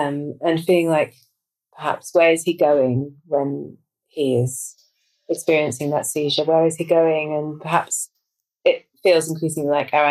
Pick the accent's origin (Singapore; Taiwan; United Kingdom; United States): United Kingdom; London; now in Devon, United Kingdom; I live in rural Devon. I grew up in London, but I've spent 8 years in rural Devon